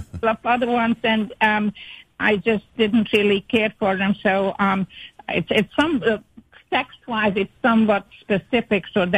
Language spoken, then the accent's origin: English; Rochester, United States; now in Florida, United States; I am from Rochester and presently from not so sunny Florida.